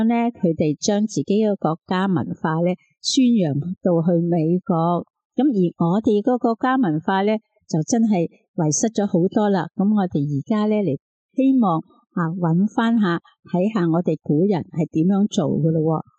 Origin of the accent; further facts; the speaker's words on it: China; 我哋中国人